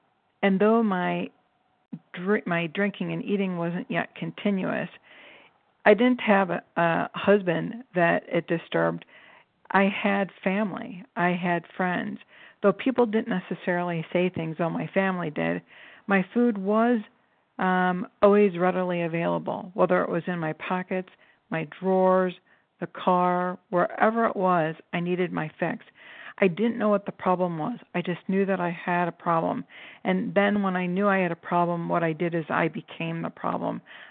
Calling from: Cleveland, Ohio, United States; I'm calling from Cleveland, wishing I were down with you today

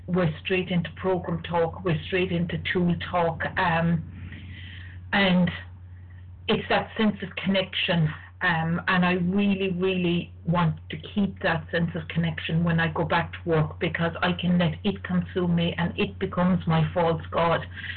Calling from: Ireland; I'm calling from Ireland today.

